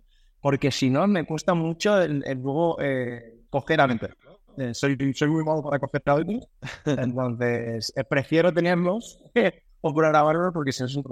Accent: Valencia, Valencian Community, Spain; Soy una persona de Valencia, vuelvo a decir de Valencia, que estamos cerca de Valencia.

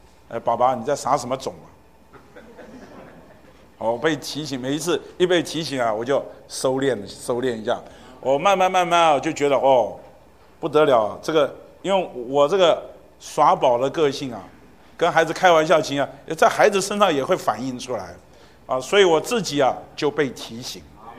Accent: China; 我们中国人常讲身教重于言教

